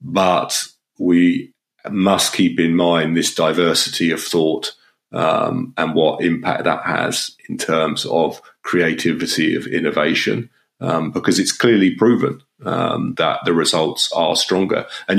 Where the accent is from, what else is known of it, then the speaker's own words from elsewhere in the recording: United Kingdom; now in France; as a Brit living in France